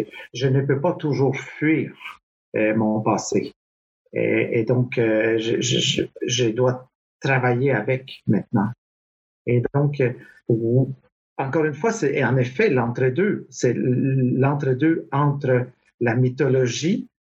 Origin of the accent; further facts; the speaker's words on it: Guatemala; also born or lived in Quebec, Canada; now in Montreal, Canada; je suis ni guatémaltèque, ni québécois. Je suis les deux, tu sais, les « et guatémaltèque et québécois. Et, puis maintenant, j'aime bien dire « je suis montréalais ».